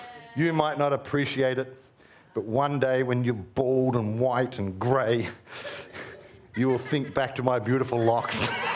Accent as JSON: {"language": "English", "town": "Mildura", "region": "Victoria", "country": "Australia", "tie": "born there", "said": "I was born in Mildura, you know, so 40 degrees days, day after day."}